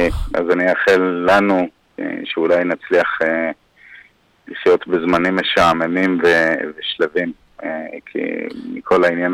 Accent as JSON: {"language": "Hebrew", "country": "Hong Kong", "tie": "born or raised there", "moved": "yes", "said": "אני גדלתי בהונג קונג"}